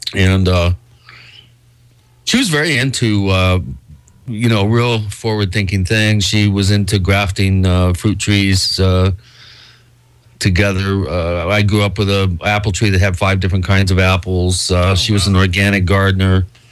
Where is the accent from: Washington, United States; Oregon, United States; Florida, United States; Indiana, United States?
Washington, United States; moved away as an adult; also born or lived in New York City; And I moved to New York City out of high school. I grew up in Washington State.